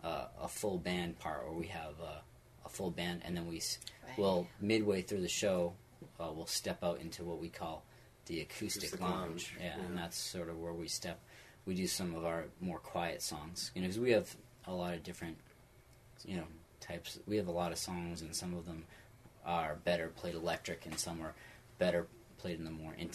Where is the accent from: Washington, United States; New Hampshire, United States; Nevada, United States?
New Hampshire, United States; We're not like … They're from Vermont. We're from New Hampshire.